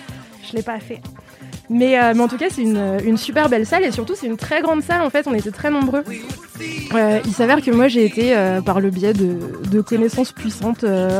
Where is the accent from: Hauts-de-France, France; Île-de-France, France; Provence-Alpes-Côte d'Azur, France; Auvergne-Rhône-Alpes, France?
Auvergne-Rhône-Alpes, France; Lyon; je suis lyonnaise, on dit Ron.